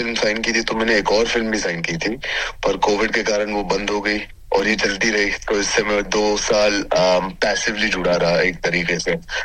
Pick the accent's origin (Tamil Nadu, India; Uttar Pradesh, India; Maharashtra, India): Maharashtra, India; Mumbai; क्योंकि मैं बम्बई में पला बड़ा हूँ